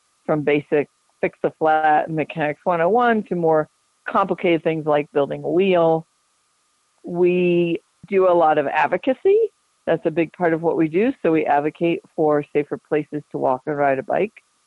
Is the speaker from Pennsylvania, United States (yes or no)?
yes; Philadelphia, Pennsylvania, United States; I mean, I'm from Philadelphia. I spend a lot of time in New York because my brother lives there.